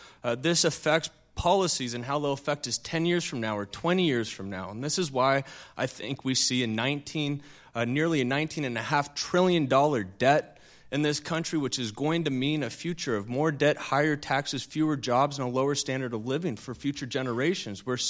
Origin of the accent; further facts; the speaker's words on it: Santa Barbara, California, United States; I grew up here in Santa Barbara, building a business from scratch with my family